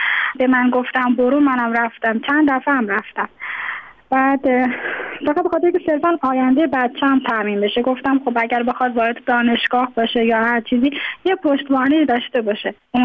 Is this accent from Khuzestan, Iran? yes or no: no; Tehran, Tehran Province, Iran; born there; now in Mashhad, Iran; من خودم متولد تهرانم، اینجا به دلیل ازدواج کردم اومدم اینجا، حالا موندگار شدم دیگه، توان بازگشت نداشتم.